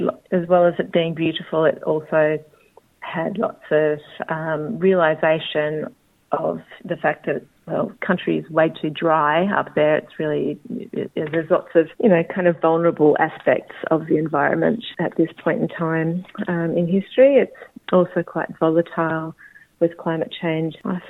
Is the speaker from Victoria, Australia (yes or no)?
yes; Ferntree Gully, Victoria, Australia; born there; I'm a non-Indigenous woman with a mix of European ancestries. I was born actually in Ferntree Gully in the foothills of the Dandenongs, which is Koranwarabul in Woiwurrung language.